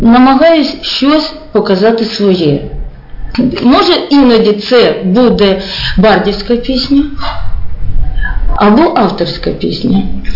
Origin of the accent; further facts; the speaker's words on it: Hrebinka, Poltava Oblast, Ukraine; Так, да, тому що це моє рідне місто.